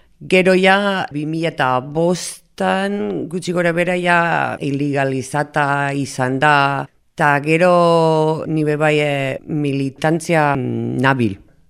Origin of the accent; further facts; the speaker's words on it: L'Hospitalet de Llobregat, Catalonia, Spain; moved away as an adult; also born or lived in United States; now in Ondarroa, Spain; Jaio nintzen Estatu Batuan, gero txikitan jun nintzen Bartzelonara, ospitaletara, eta bizi nintzen 25 urte gutxi gora bera, ospitaletan. Gero orain dela 6 urte etorri nintzen Euskal Herrira bizitzera, eta orain bizi naiz Ondarrun, Bizkaian.